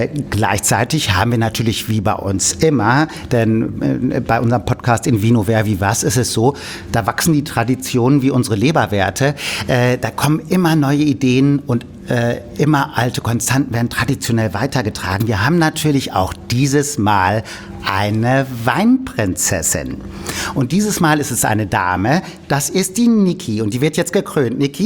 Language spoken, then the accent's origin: German; Hamburg, Germany; oder moin, wie man bei uns in Hamburg sagt.